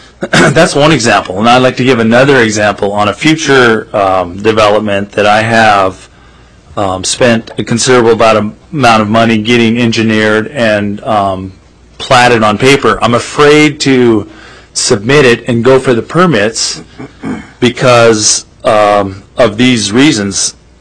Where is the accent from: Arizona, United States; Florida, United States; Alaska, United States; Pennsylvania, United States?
Alaska, United States; Juneau; I'm from Juneau, Alaska here.